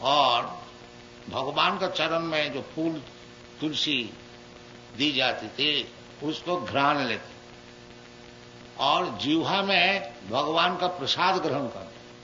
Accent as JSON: {"language": "Hindi", "town": "Kolkata", "region": "West Bengal", "country": "India", "tie": "born there", "second_language": "Hindi", "said": "मुझे भी हिंदी बोलने में ज्यादा अभ्यास नहीं है और हमारा शरीर भी कलकत्ता का है, हिंदी हमारी मातृभाषा भी नहीं है और गुजराती गुजराती भी बोल नहीं सकता, थोड़ा थोड़ा तो समझ लेता हूं।"}